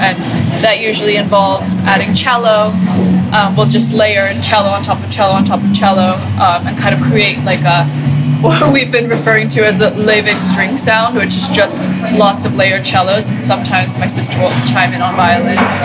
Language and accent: English; Iceland; But yeah, I think growing up in Iceland kind of forced me to create like a big imaginary world of music